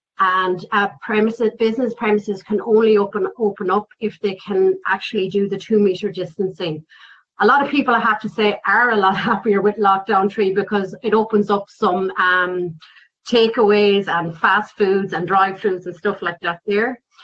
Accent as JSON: {"language": "English", "country": "Ireland", "lives_now": "Hutt, New Zealand", "said": "we're trying to reach out as the Irish community as well. It's kind of making sure that, like I've reached out to the kind of, you know, the Hutt Irish Society here"}